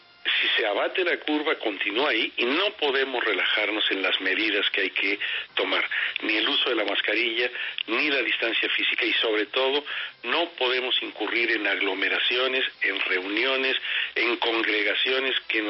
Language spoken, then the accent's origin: Spanish; Mexico; born there; Yo nací en México, sí.